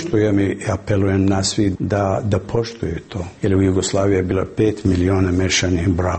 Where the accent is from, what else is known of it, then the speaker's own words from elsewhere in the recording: Bosnia & Herzegovina; Ja kao Bosanac, građanin ovoj zemlji